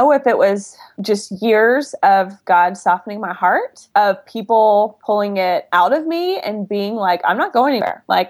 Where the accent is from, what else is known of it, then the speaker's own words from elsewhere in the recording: Waco, Texas, United States; I went to Baylor and I grew up in Waco.